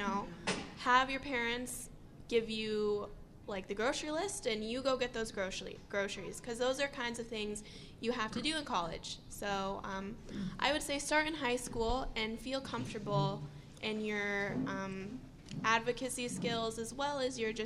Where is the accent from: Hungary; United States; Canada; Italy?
United States; Champaign, Illinois; now in Chicago, United States; I grew up in Champaign, and now I go to school in Chicago. So it was a huge adjustment for me.